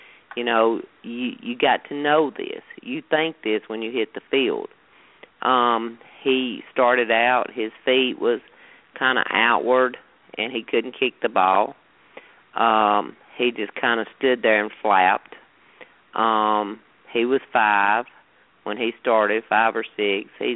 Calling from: Winchester, Tennessee, United States; I'm calling from Winchester, Tennessee.

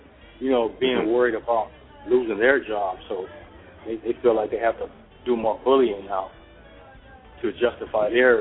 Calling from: New York, United States; Oh, I'm calling from New York.

